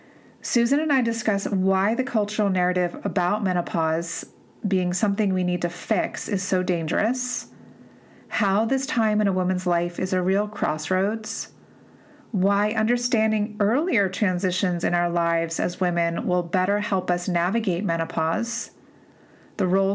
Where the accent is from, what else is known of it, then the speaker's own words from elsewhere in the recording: East Coast, United States; I'm from the East Coast originally, so I just have a sense of that East Coast beginning of spring feeling.